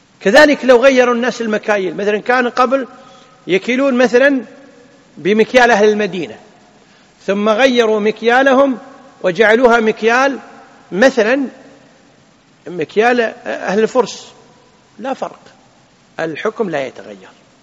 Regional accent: Kuwait; وإلى اليوم عندنا في الكويت يكتبون على

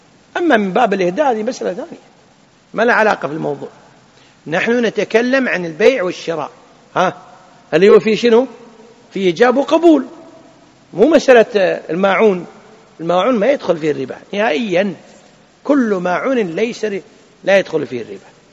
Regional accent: Kuwait; وإلى اليوم عندنا في الكويت يكتبون على

